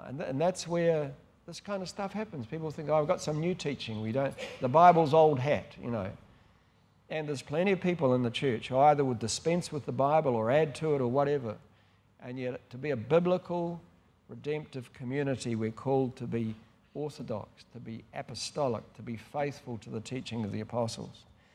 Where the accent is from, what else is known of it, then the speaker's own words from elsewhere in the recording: Canterbury, New Zealand; also born or lived in North Island, New Zealand; I was born in the North Island, but I'm totally a converted mainlander